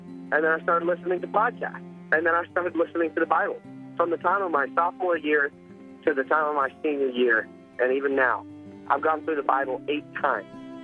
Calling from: College Station, Texas, United States; I'm calling from Bryan College Station, Texas.

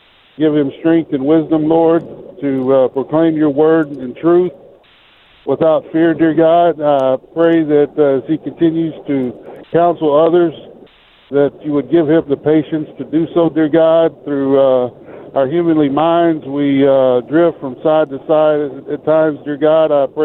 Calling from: Iowa, United States; Truck driver, I'm actually calling from Iowa.

